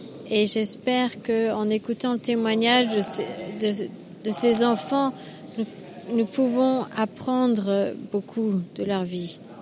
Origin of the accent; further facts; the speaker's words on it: Germany; Je viens d'Europe. D'Allemagne. Et je connais un petit peu l'Europe.